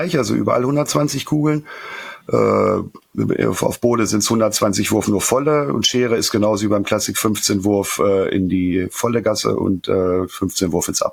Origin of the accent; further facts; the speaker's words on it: Northern Germany, Germany; Ich sag mal so, ich komme aus dem Norden